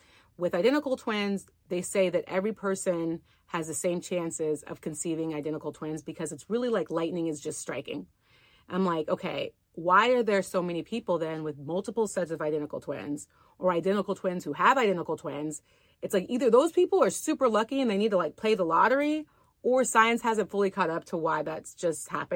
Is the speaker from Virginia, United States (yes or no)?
no; North Carolina, United States; born there; I'm from the South. I was born in North Carolina.